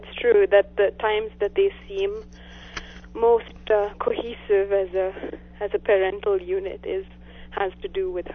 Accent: Bengaluru, Karnataka, India; I grew up in Bangalore.

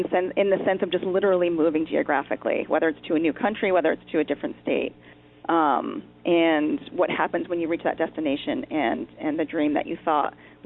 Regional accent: Waterbury, Connecticut, United States; But growing up in Waterbury, and actually throughout the Northeast

